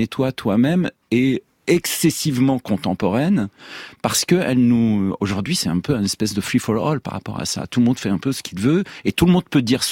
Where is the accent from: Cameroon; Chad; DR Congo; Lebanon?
Lebanon; Moi, je suis Libanais, je resterai Libanais